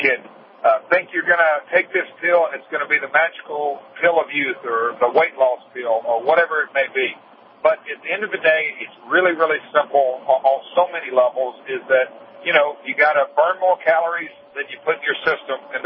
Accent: the South, United States; we were raised in the South on sweet tea

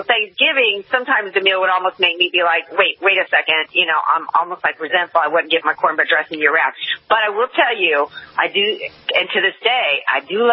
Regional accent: United States; I'm American Indian, and what was done to my people.

